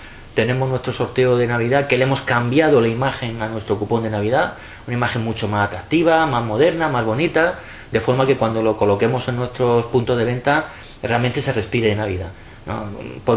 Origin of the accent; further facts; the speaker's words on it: Region of Murcia, Spain; also born or lived in Andalusia; Yo que soy andaluciano, mitad andaluz, mitad murciano, los que somos de la huerta lo decíamos mucho